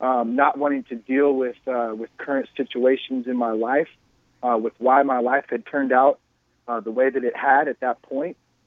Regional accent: California, United States; I'm from Northern California, so I mean I'm mm-hmm. you know I'm California to the fullest, born and raised here.

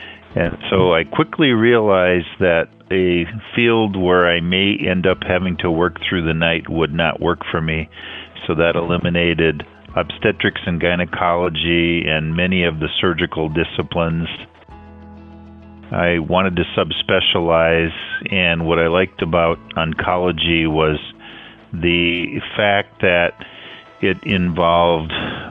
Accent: Illinois, United States; moved away as an adult; also born or lived in Iowa / Wisconsin; I was born and raised in the Midwest. I grew up in Illinois, and I went to college and all my schooling in Iowa, and then I moved to Wisconsin, where I lived for close to 30 years.

